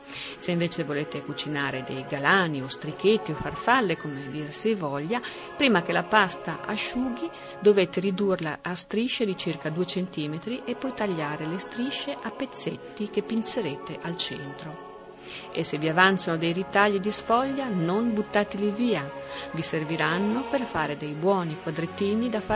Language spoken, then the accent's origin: Italian; Modena, Emilia-Romagna, Italy; Da modenese pensai che questo era un segnale del destino